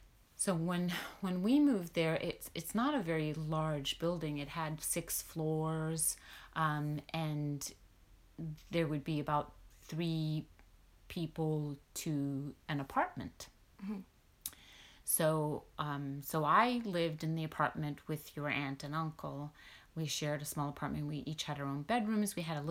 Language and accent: English; Finland; first language Swedish; English is a second language; But what made my high school experience different even for someone growing up in Finland and even a Swedish-speaking minority was that since, you know, your grandparents, my parents, were in the Finnish Foreign Service, they were overseas